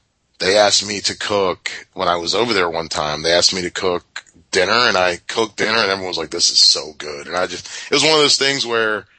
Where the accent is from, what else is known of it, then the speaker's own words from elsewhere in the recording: the South, United States; listen, I'm from the South, and I've got there, look, my, I think it's just a regional thing where everybody in the South pretty much eats the same.